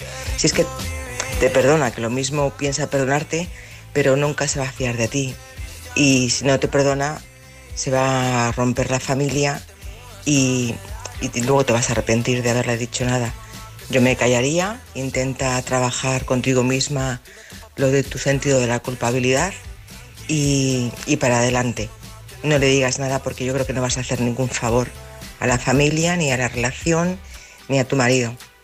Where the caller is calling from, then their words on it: Madrid, Community of Madrid, Spain; de Madrid.